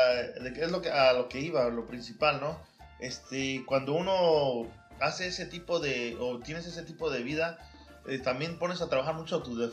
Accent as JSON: {"language": "Spanish", "country": "Mexico", "said": "si eres paisa, si vienes de allá como nosotros que venimos de México"}